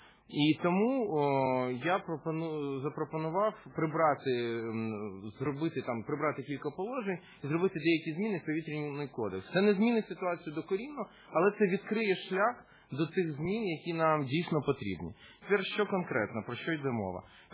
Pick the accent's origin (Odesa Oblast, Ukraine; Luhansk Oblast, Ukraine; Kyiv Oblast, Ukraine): Odesa Oblast, Ukraine; Odesa; Ну, я сам особисто з Одеси